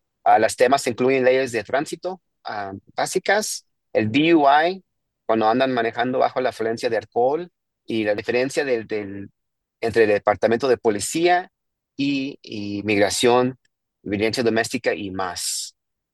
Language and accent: Spanish; Mexico; moved away; yo vine de un país de México donde nadie quiere a los policías tanto y no los respetan